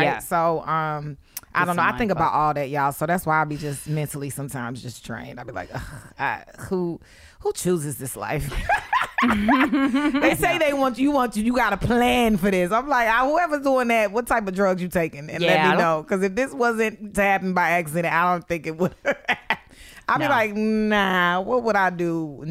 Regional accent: Atlanta, Georgia, United States; now in New York, United States; I was raised in Atlanta, right? Completely different childhood. I'm in New York raising my son.

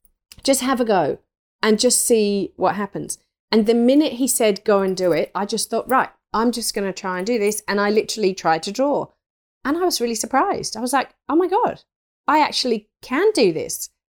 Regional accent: England, United Kingdom; I grew up in England, in the country, in an old 300-year-old thatched cottage.

